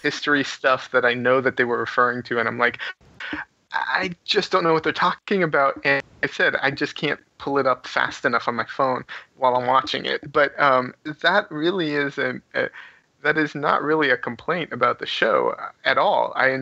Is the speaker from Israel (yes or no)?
yes; Israel; now in United States; I grew up partially in Israel, so I'm missing a huge gap of like my childhood not being in America. So, and, you know, I'm also white